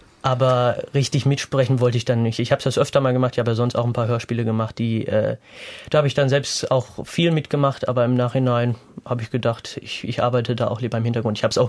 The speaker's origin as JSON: {"language": "German", "town": "Dorsten", "region": "North Rhine-Westphalia", "country": "Germany", "said": "Ich komme ja aus Dorsten"}